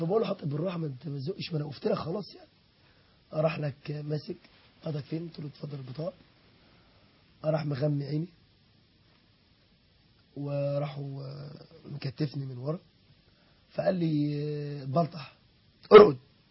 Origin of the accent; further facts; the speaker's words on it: Egypt; احنا يعني انت مصري وانا مصري